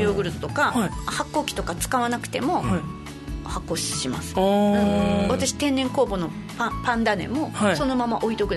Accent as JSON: {"language": "Japanese", "country": "Japan", "tie": "born or raised there", "said": "はい、私は内地で生まれ育っているんですが"}